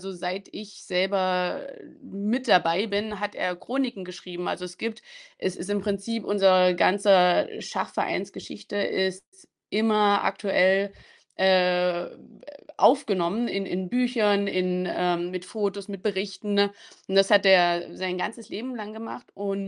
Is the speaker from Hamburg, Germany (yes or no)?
no; Löberitz, Saxony-Anhalt, Germany; Löberitz liegt bei Bitterfeld, Halle und ich komme tatsächlich aus der Gegend. Also ich komme aus Zürich und Löberitz ist so klein, das ist auch nur ein Ortsteil von Zürich.